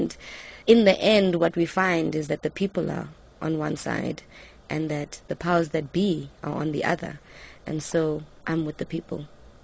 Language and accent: English; South Africa; it kind of feels like, as a South African, my space, and I'm sure that a lot of South Africans feel this way